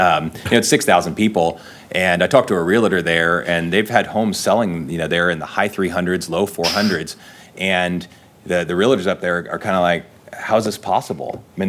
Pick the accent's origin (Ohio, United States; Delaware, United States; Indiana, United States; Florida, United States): Indiana, United States; Gas City; So I'm from Gas City, Indiana. I don't know if many of you know where that is.